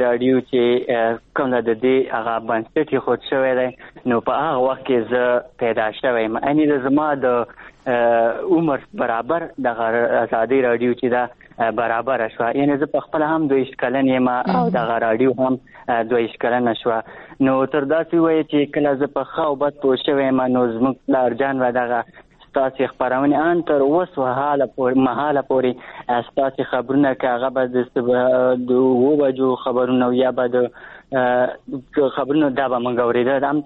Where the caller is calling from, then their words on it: Achin, Nangarhar, Afghanistan; در سره تماس کیم د ننګرهار ولایت اچینو لسوالینه.